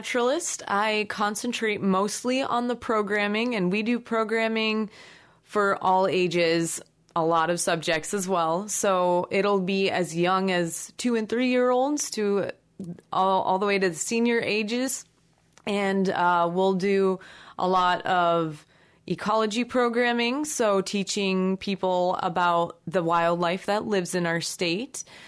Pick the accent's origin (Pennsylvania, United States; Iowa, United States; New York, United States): Iowa, United States; West Des Moines; Well, I'm actually from the West Des Moines area. I've lived there most of my life. And went to school in the West Des Moines area.